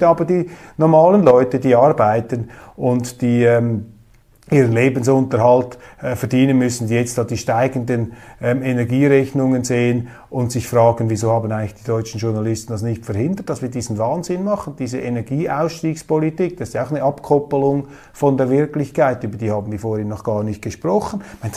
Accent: Switzerland; als Schweizer Republikaner, als Schweizer Demokrat, als Schweizer Parlamentarier, der einen Eid geleistet hat auf die Verfassung.

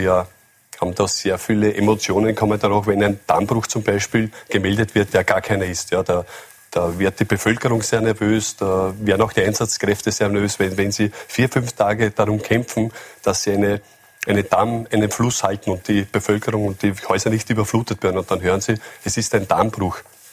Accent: Krems, Lower Austria, Austria; Wir haben auch in Niederösterreich speziell sehr gute Prognosemodelle. Ich komme selbst aus dem Bezirk Krems.

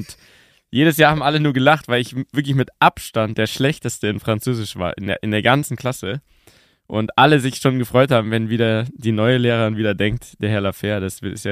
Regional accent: Munich, Bavaria, Germany; weil ich bin ja Urbayer, geboren in München.

